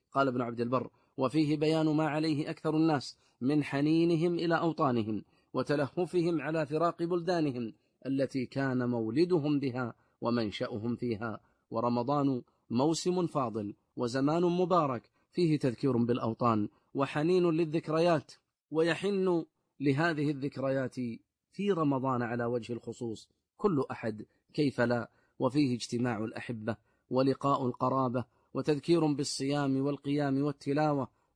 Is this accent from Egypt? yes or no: no; Saudi Arabia; اللهم احفظ بلادنا المملكة العربية السعودية